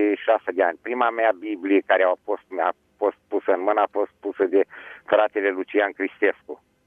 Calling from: Suceava, Suceava County, Romania; Eu sunt de la Suceava.

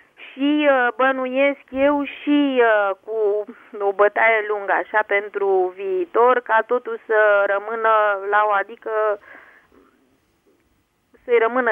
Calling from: Bucharest, Romania; Sunt din București, da.

